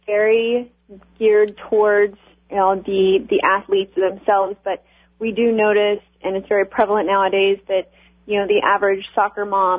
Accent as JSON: {"language": "English", "region": "Oklahoma", "country": "United States", "tie": "born or raised there", "lives_now": "Boca Raton, United States", "said": "I grew up in Oklahoma. That's just how I am."}